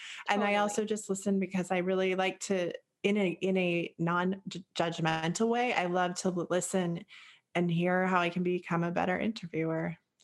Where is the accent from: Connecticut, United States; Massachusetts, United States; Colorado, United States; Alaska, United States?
Colorado, United States; Boulder; also born or lived in Eugene, Oregon; I grew up in a Boulder, Colorado, okay, which is a 10. And, yes, then I grew up in Eugene, Oregon